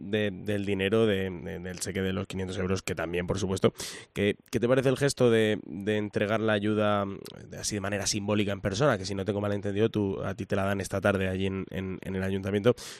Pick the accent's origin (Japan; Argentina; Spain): Spain; Teruel, Aragon; porque yo no soy de aquí, digo, voy a empadronarme a ver si me lo dan el aunque sea el yo soy de Teruel, aunque sea